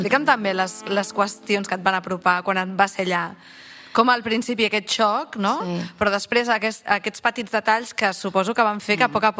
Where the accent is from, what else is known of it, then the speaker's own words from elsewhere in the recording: Catalonia, Spain; jo sóc de la Ribera d'Ebre